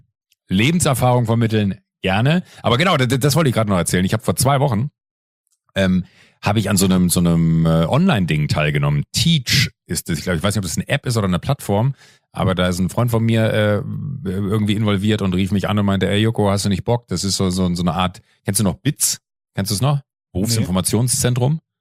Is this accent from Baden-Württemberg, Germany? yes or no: no; Aldenhoven, North Rhine-Westphalia, Germany; Ich bin in Aldenhoven dann zur Schule gegangen